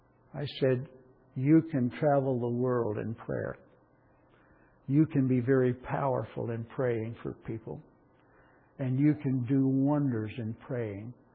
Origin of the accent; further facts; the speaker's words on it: Oklahoma, United States; on the farm I was born on in Oklahoma and the Sunday school I went to in my early years